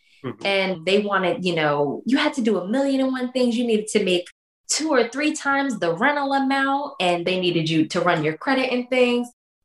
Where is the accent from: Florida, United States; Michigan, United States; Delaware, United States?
Delaware, United States; Yeah, so I'm originally from Delaware. I went to college at Old Dominion University in Norfolk, Virginia.